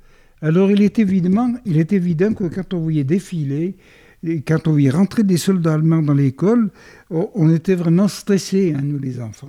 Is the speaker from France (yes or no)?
yes; Cerdon, Auvergne-Rhône-Alpes, France; born there; Je suis né bien sûr à Cerdon. Je suis né en 1936.